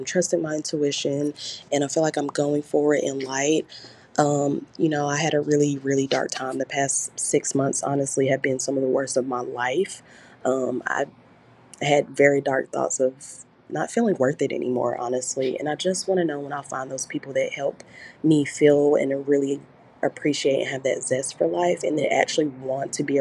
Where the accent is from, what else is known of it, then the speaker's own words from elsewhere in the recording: Troutman, North Carolina, United States; I'm from the Charlotte / Troutman, North Carolina area.